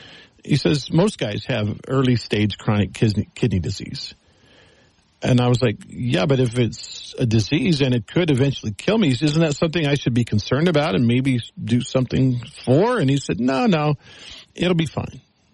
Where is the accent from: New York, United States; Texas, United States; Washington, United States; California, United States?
Texas, United States; You know, I grew up in Texas. It was a Democratic state, but it was the old Democrats.